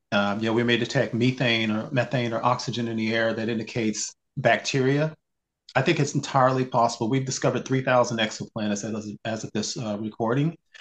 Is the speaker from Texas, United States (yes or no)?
yes; Texas, United States; moved away; I grew up in Texas, which covers two time zones and 780 miles from across this longest tip.